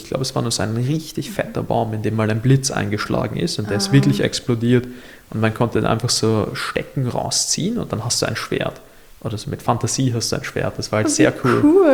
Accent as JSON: {"language": "German", "town": "Mauerbach", "region": "Lower Austria", "country": "Austria", "said": "ich komme ja aus Mauerbach, das ist, ja. Die, kennst du das, direkt an der Grenze zu Wien?"}